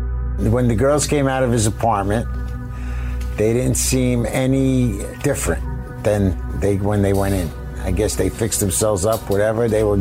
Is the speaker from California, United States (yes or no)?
no; New Jersey, United States; Now, I'm from New Jersey. I know the area.